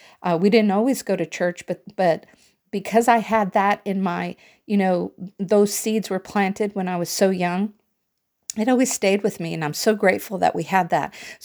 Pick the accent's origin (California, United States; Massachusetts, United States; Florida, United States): California, United States; Santa Ana; It was in Costa Mesa, California, which was only 9 miles away from where I grew up in Santa Ana.